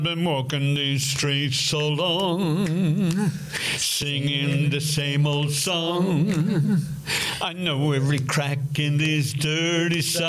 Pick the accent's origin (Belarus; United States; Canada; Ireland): Ireland; Dublin, Leinster; born there; Well, I was born in Dublin. I was born in Hollis Street Hospital